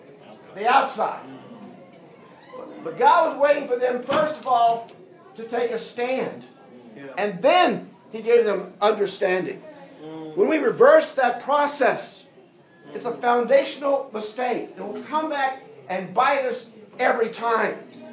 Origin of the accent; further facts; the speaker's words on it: United States; now in Australia; You know, I come from the United States. Whether you do it or not, my accent. I come from the United States. I am a naturalized Australian citizen, of course.